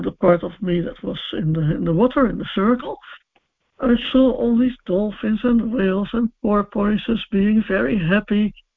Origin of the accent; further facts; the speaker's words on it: Netherlands; I'm from the Netherlands.